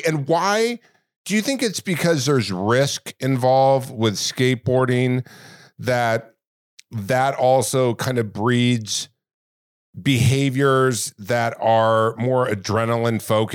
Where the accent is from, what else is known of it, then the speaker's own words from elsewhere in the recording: Laguna Hills, California, United States; I grew up in Nelly Gale Ranch, and I want to say in Laguna Hills.